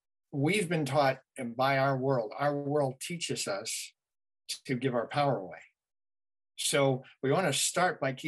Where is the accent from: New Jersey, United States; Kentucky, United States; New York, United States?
New York, United States; now in Massachusetts, United States; And yes, it's interesting that I'm from New York, and now I'm in Massachusetts